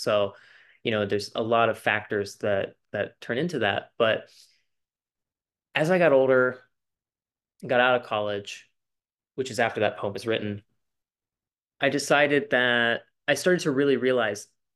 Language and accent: English; Ohio, United States; Ohio's the place that I'm from. It's the place that's made me